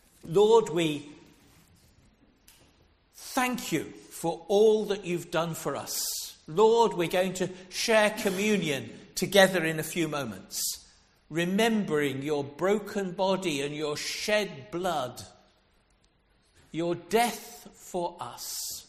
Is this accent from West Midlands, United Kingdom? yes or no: yes; Coventry, West Midlands, United Kingdom; I live only up in Exhall and have local connections. I was born and brought up in Coventry, so I'm a local lad.